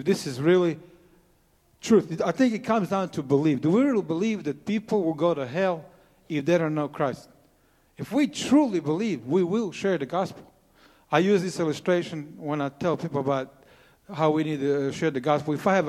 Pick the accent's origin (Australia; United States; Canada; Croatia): Croatia; I grew up in Croatia in a very difficult situation.